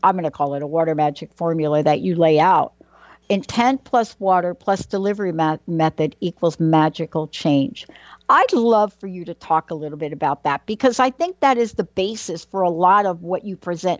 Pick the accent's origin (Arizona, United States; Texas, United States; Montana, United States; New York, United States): New York, United States; Bronx; I mean, people don't think it's the Bronx, New York, as being on the water, but it is, really.